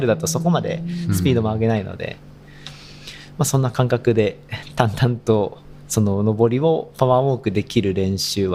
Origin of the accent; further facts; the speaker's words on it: Hiroshima, Japan; もともと広島ですね。広島生まれで